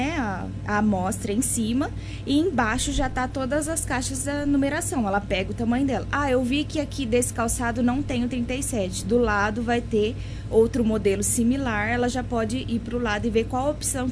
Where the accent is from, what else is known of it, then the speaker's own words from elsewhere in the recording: Mato Grosso do Sul, Brazil; Eu sou do estado do Mato Grosso do Sul e lá o formato de loja é esse.